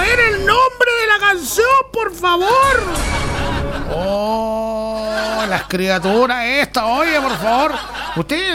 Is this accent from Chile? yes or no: yes; Chile; porque así somos los chilenos, así somos